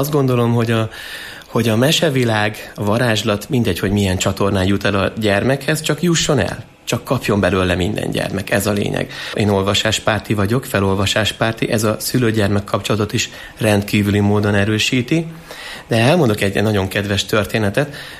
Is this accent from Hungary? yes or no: yes; Kisújszállás, Jász-Nagykun-Szolnok, Hungary; Kis Újszálláson nőttem fel. Gyakorlatilag szinte mindent Kis Újszálláson csináltam. Ide jártam gimnáziumba, és általános iskolába is.